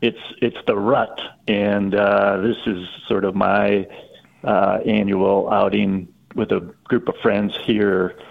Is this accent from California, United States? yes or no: no; Wisconsin, United States; would travel from southern Wisconsin. I grew up in Racine County.